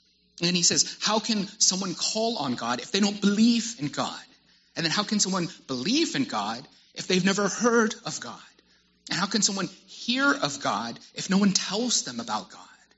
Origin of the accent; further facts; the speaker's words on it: Texas, United States; I don't know if it's because I'm Texan.